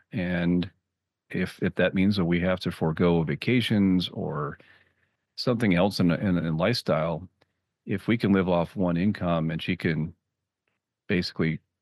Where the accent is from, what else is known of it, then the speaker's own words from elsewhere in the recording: Ohio, United States; So I consider myself a Midwest guy. We moved around a bit when I was growing up, but I spent most of my formative years in Ohio.